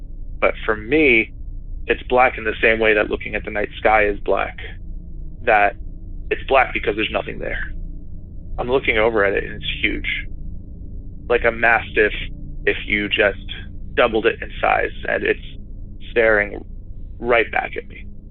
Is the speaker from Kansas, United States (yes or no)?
no; Arizona, United States; I'm from Arizona, and that's where this story takes place, kind of over the course of years.